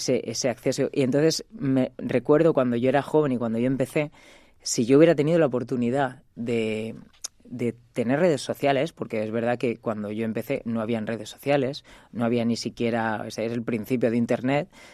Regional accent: Alicante, Valencian Community, Spain; born there; moved away; Nací aquí en Alicante y bueno, me fui a Madrid y luego ya estuve pues viajando por toda España, por Europa y por el mundo

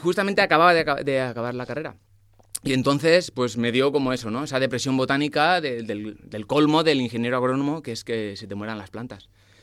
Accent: Monóvar, Valencian Community, Spain; also born or lived in Orihuela / Elche / England; now in Alcoy, Spain; he estado viviendo en muchos sitios. He vivido en Orihuela, he vivido en Elche, en Inglaterra, ahora vivo en Alcoy y yo soy de Monóvar, de aquí de Alicante.

